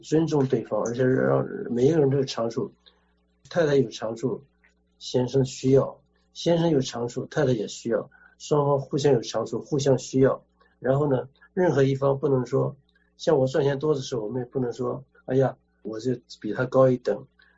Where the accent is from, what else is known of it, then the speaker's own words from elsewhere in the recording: Shandong, China; now in Taiwan; 我是山东人